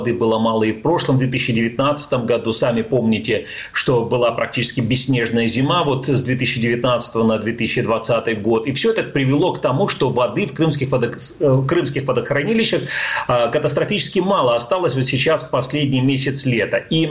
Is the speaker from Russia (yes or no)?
no; Feodosia, Crimea, Ukraine; люди, которые проводят экскурсии по этому городу, по моему родному городу